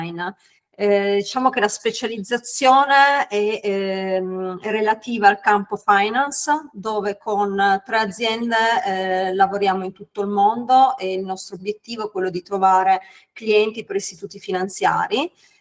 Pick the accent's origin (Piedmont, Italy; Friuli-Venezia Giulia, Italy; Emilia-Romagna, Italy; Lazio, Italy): Piedmont, Italy; accent: Piedmontese; Io sono originaria, sono piemontese, si sentirà tantissimo dall'accento. Arrivo dalle campagne Langarola